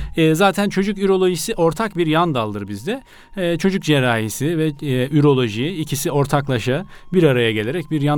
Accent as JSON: {"language": "Turkish", "region": "Hatay", "country": "Turkey", "said": "Memleketimiz Hatay."}